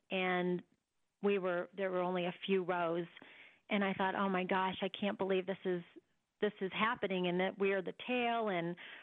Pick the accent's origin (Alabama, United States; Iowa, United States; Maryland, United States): Iowa, United States; Oh, my goodness. I'm from Iowa.